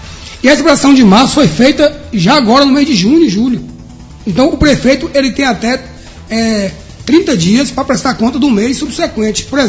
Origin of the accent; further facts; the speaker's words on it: Poções, Bahia, Brazil; moved away; Só sentimos falta de Poções porque nós saímos de Poções.